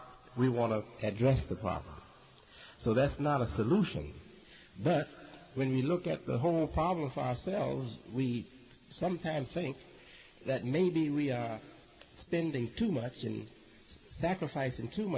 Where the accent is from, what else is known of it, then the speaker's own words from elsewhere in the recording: United States; now in Chicago, United States; They say, where are you from? I say, well, I'm from the United States. I say, I reside in Chicago.